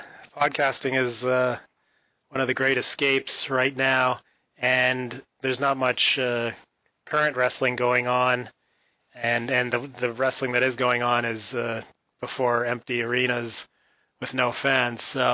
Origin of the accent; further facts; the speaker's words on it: Canada; even though I'm Canadian.